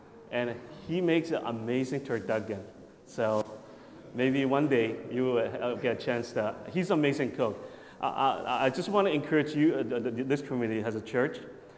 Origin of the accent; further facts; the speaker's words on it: Saskatchewan, Canada; I'm from Saskatchewan.